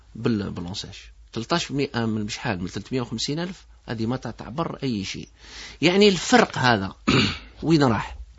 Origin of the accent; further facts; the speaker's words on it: Algeria; انا شاب جزائري عايش في الجزائر